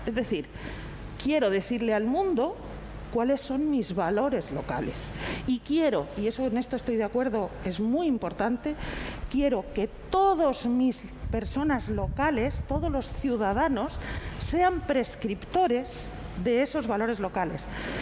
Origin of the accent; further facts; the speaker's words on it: Canary Islands, Spain; Nosotros somos un destino, somos Canarias